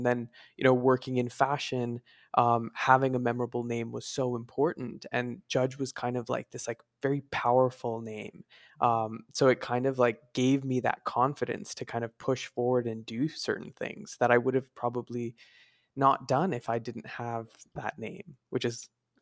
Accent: New York, United States; And then I grew up in New York, so creating an eyewear brand based in New York was really important to me because New York is so diverse, this is the melting pot.

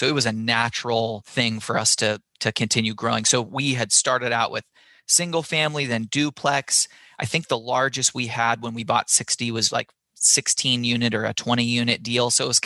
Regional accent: Eugene, Oregon, United States; Our background is my brothers and I, we grew up in Eugene, Oregon.

